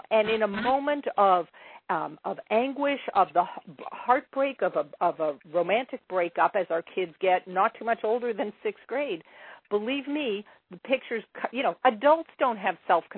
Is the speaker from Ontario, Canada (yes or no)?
yes; Toronto, Ontario, Canada; I'm a Canadian and I'm living here in Toronto